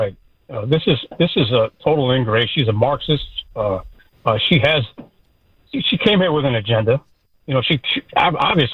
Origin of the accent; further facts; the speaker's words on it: Saratoga Springs, New York, United States; I'm born and raised in Saratoga Springs, New York. As a Black American, I'm an American.